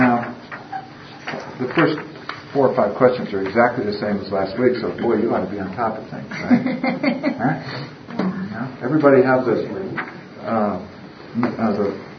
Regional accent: Illinois, United States; Like if you grew up in Illinois like I did, I came out here sounding like I was from Illinois.

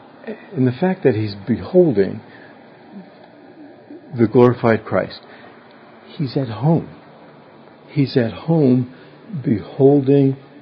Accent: New York City, New York, United States; Growing up in New York City, I didn't learn how to swim.

